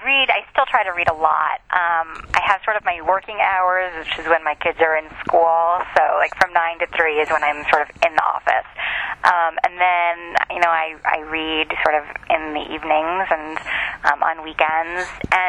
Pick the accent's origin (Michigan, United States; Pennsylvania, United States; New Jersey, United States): New Jersey, United States; Freehold; I am from New Jersey, yeah.